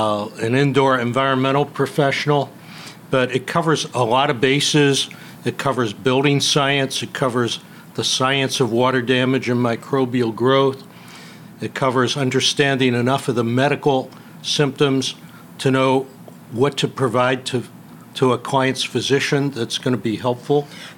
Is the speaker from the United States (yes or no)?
yes; St. Louis, Missouri, United States; now in Chicago, United States; Grew up in St. Louis, but reside for many years in the suburban Chicagoland area.